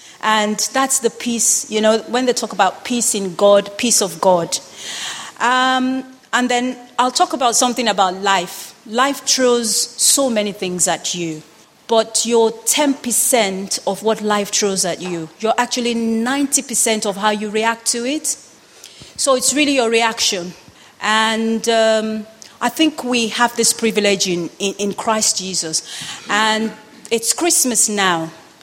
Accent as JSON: {"language": "English", "country": "Nigeria", "said": "We like top quality, particularly from where I come from. From my background as a Nigerian, we take pride in education and quality one."}